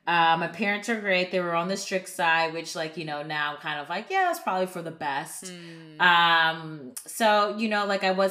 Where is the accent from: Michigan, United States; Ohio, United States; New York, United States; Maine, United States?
Ohio, United States; Cleveland; Yeah, I am from Cleveland, Ohio. All my family's still there. Grew up in the suburbs of Cleveland.